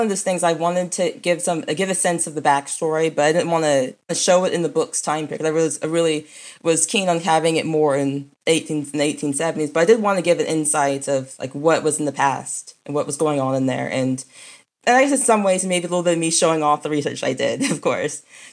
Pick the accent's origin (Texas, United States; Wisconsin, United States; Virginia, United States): Virginia, United States; I grew up in Virginia, which is like every part of the state is covered in history.